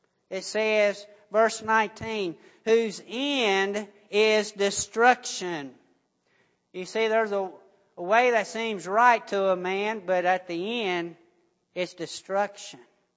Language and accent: English; United States; born there; Something that, you know, I'm an American. I've been born here.